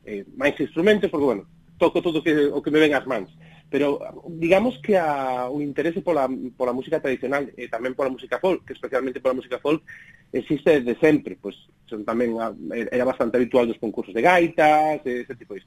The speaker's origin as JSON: {"language": "Galician", "town": "A Coruña", "region": "Galicia", "country": "Spain", "tie": "born or raised there", "lives_now": "Madrid, Spain", "said": "Eu vivo en Madrid fai máis ou menos 15 anos, pero son da Coruña de toda a vida."}